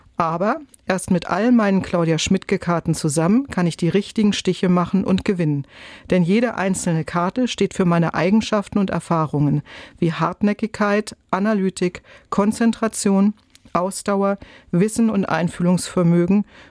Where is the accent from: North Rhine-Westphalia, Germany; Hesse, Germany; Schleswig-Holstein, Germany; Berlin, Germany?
Schleswig-Holstein, Germany; Neumünster; Denn die Form erinnert mich an die Landkarte meiner Heimat Schleswig-Holstein mit meinem Geburtsort Neumünster.